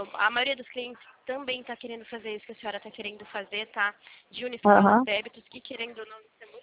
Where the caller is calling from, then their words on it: Limeira, São Paulo, Brazil; Eu tô falando aqui de São Paulo